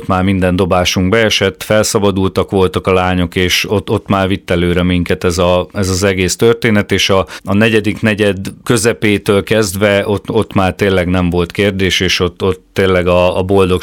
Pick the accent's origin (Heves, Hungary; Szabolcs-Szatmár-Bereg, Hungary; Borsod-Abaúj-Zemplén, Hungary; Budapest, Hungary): Borsod-Abaúj-Zemplén, Hungary; Miskolc; Az, hogy én miskolciként, ezt edzőként